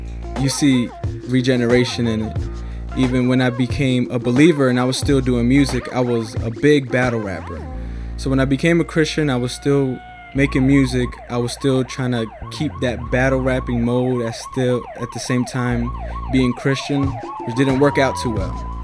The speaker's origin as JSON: {"language": "English", "town": "Silver Spring", "region": "Maryland", "country": "United States", "tie": "born or raised there", "said": "I'm from around here. I grew up in Silver Spring."}